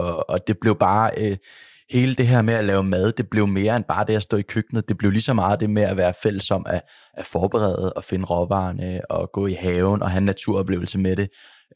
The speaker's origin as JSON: {"language": "Danish", "town": "Lyngby", "region": "Capital Region of Denmark", "country": "Denmark", "tie": "born or raised there", "said": "der havde vi en stor have hjemme i mit barndomshjem i Lyngby"}